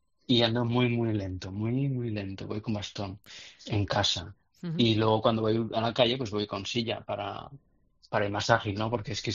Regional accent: Madrid, Community of Madrid, Spain; now in Zaragoza, Spain; Sí, o sea, es como estamos aquí en Zaragoza. Yo soy de Madrid

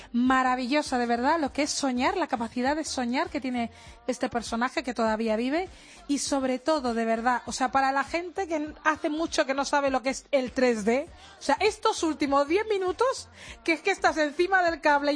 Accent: Equatorial Guinea; decide ir a mi país de origen, Guinea Ecuatorial

